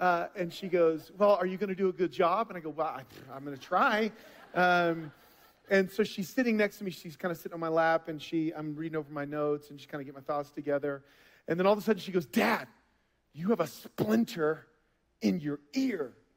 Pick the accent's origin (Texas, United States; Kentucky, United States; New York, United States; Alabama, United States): Texas, United States; Austin; And so I come all the way from Austin, Texas, the greatest country in America.